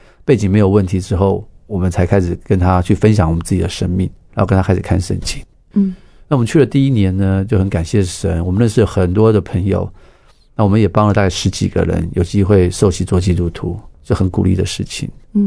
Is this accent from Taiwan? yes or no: yes; Taiwan; 那我是一个台湾人给他看证件还得了